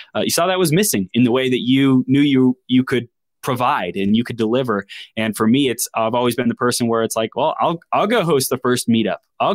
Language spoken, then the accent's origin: English; Chino, California, United States; I grew up in Southern California, Inland Empire, Chino area, went to Cal Poly Pomona.